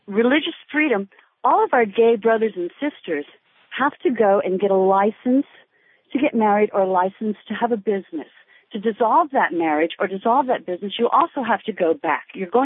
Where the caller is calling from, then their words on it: Harstine Island, Washington, United States; from Harstein Island. I'm outside of Shelton.